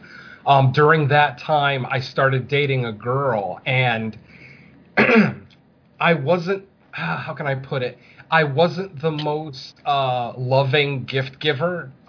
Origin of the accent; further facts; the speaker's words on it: Spain; But I do remember when I was a little kid, I'm from Spain, for anyone who doesn't know.